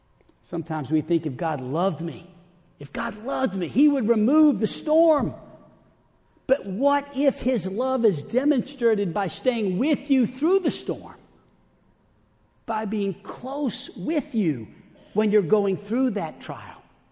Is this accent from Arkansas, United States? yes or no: yes; Arkansas, United States; "We're from Arkansas."